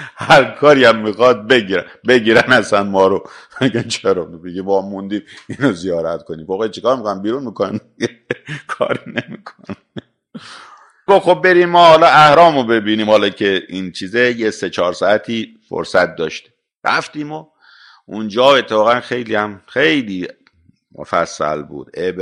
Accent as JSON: {"language": "Persian", "country": "Iran", "said": "ما که ایرانی هستیم میدونیم"}